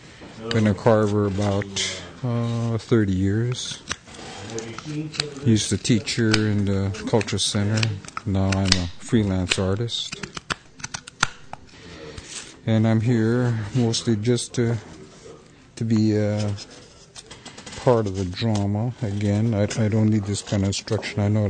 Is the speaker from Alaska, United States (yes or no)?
yes; Juneau, Alaska, United States; now in Sitka, United States; born and raised in Juneau. Make my home here in Sitka.